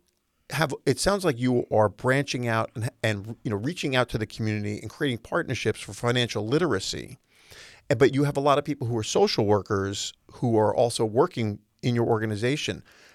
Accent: New York City, New York, United States; I grew up in New York City. Mm-hmm. In Queens.

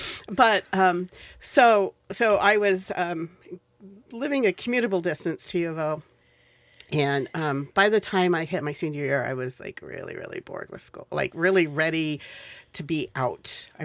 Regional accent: Roseburg, Oregon, United States; It's kind of a rural area. It's smack in the middle of the state, where specifically I grew up.

